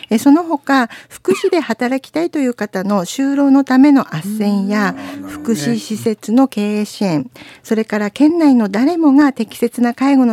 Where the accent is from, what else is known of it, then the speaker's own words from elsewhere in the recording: Yubari, Hokkaido, Japan; 私は北海道の出身で、夕張市というところで生まれ育って、高校卒業するまで北海道の夕張市で育ったんです。